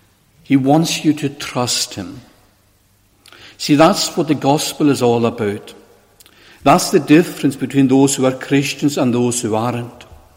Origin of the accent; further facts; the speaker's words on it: Ness, Scotland, United Kingdom; And I grew up in Ness, near the Atlantic Ocean there.